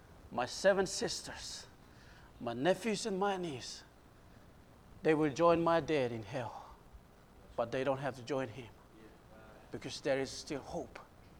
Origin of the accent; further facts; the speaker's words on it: Papua New Guinea; A lot of times people ask me and say, so you were born and raised in New Guinea, that's why you're going back. I say, I used to be